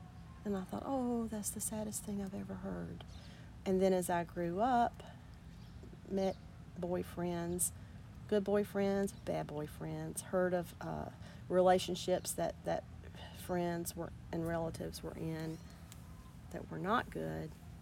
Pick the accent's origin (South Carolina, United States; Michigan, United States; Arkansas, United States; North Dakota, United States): South Carolina, United States; Prosperity; born there; and then I was born in Prosperity. I left that out.